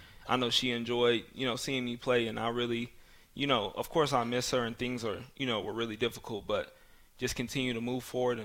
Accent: Denver, Colorado, United States; I'm just from Denver, you know.

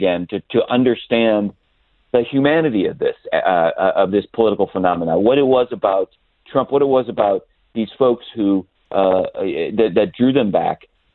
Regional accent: Cleveland, Ohio, United States; I'm a Midwestern guy myself. I grew up in Cleveland, went to Ohio State.

